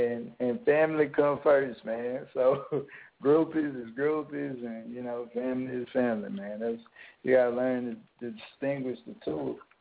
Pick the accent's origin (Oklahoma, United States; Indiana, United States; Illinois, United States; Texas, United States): Texas, United States; Houston; Yeah, I'm from Houston.